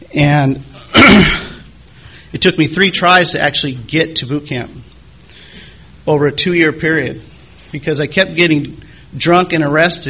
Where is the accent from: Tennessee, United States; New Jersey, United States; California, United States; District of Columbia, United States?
California, United States; I'm from God's country. I'm from a little mountain town outside of in between Yosemite and Kings Canyon National Park.